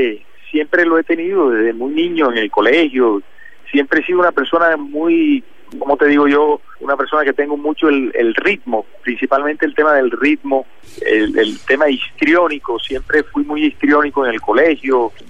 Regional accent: Colombia; me pareció que como colombiano, como ciudadano, debíamos aportar algo

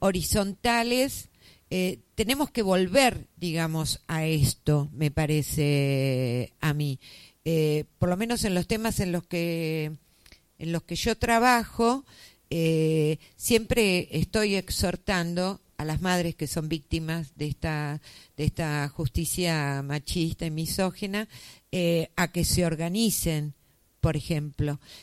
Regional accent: Argentina; como argentinos tenemos esta idiosincrasia de salir a copiar lo de otros

